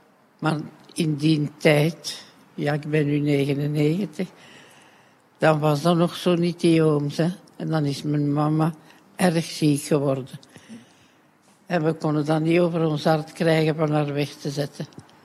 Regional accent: Zaventem, Flemish Brabant, Belgium; first language Dutch; Van Zaventem.

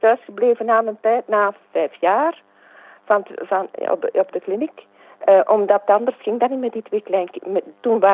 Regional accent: Buggenhout, Flanders, Belgium; born there; also born or lived in Antwerp; Mijn geboortestreek is Buggenhout.

